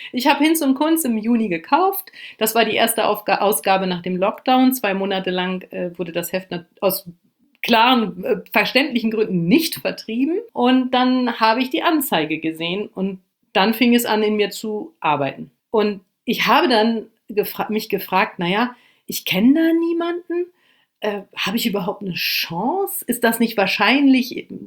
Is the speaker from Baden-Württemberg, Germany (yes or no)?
no; Lower Saxony, Germany; moved away as an adult; also born or lived in Brazil; Ich bin mit 18 Jahren, das habe ich denen erzählt, also ich komme vom Land, aus Niedersachsen